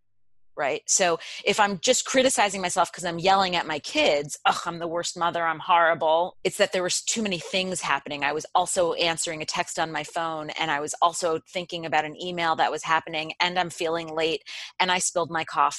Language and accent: English; New York, United States; I am a New Yorker.